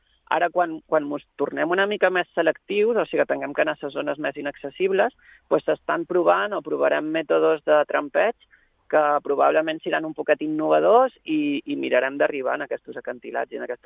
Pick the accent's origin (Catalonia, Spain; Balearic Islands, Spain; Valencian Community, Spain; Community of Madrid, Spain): Balearic Islands, Spain; Ibiza; born there; he nascut a Eivissa